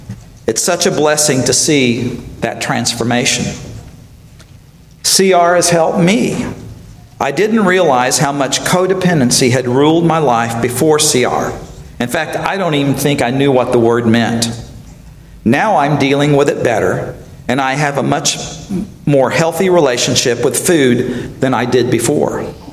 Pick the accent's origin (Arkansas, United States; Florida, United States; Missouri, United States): Arkansas, United States; Searcy; the church where I grew up in Searcy, Arkansas